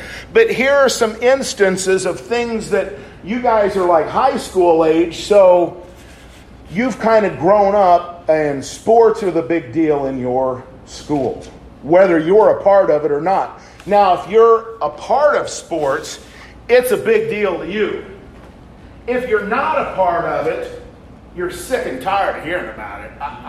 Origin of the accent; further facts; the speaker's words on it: Kansas, United States; now in Pensacola, United States; I've been in Pensacola, Florida for 18 years. I'm originally from Western Kansas.